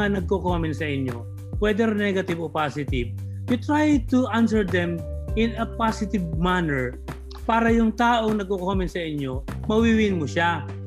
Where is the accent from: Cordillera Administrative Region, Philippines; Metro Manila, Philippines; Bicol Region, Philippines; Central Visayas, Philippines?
Metro Manila, Philippines; Quezon City; born there; pinanganak ako sa Project 4 Quezon City, Quirino Hospital, alas 7:41 ng umaga, December 23.